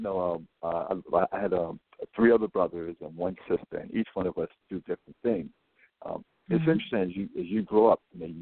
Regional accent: Bronx, New York, United States; I grew up in the South Bronx, and we used to have our own family shop.

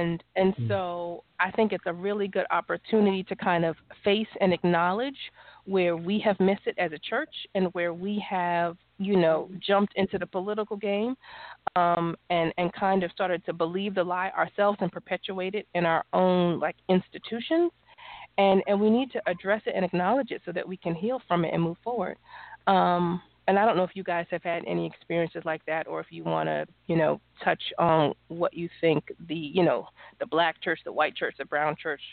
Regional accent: New York, United States; also born or lived in Las Vegas; I grew up in New York. I went to like a private school for a long time. Then I moved to Las Vegas.

